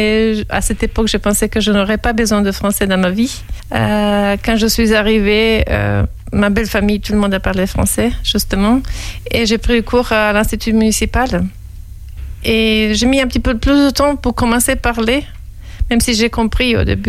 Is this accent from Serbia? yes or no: yes; Serbia; French is a second language; Dans ma ville natale, je habite à côté de la montagne Zlatibor, qui est très populaire, la plus populaire en Serbie.